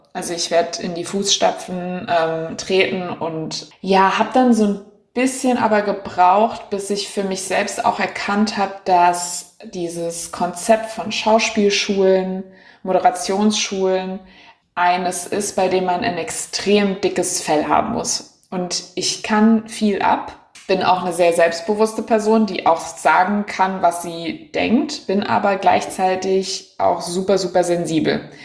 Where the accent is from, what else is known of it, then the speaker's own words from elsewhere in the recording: Hackenheim, Rhineland-Palatinate, Germany; Gut, ich bin in Hackenheim groß geworden. Das ist natürlich irgendwie 1000 Winzer auf 2000 Leute.